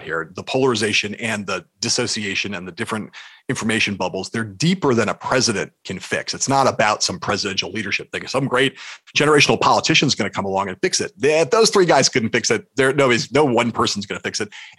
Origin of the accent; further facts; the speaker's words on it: Los Angeles, California, United States; So I like came from this Midwestern stock. I grew up in LA, but they had moved out west